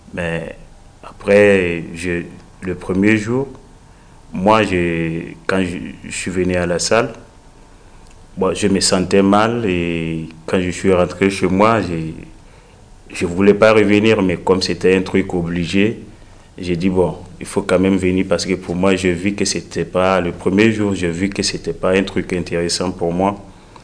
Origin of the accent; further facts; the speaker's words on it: Burkina Faso; j'ai 30 ans, je suis burkinabé.